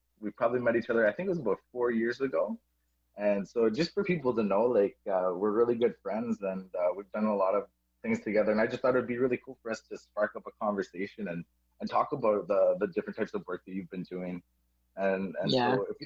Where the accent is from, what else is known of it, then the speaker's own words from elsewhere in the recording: Rankin Inlet, Nunavut, Canada; originally I'm from Rankin Inlet, and that's in Nunavut.